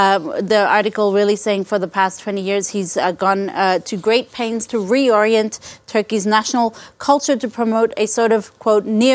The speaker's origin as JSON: {"language": "English", "country": "Australia", "said": "just a chance to plug Australian wines as an Australian, really, Gavin, I'll be honest."}